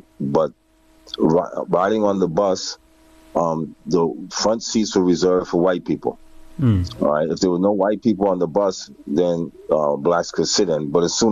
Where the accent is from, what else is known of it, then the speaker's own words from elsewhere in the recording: United States; born there; most of the stuff that really affected me was before I was born in America